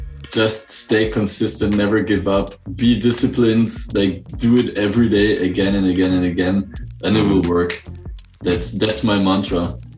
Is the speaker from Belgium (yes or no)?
yes; Belgium; now in Germany; I'm actually from Belgium. Mm-hmm. And I moved to Germany 8 or maybe now already 9 years ago.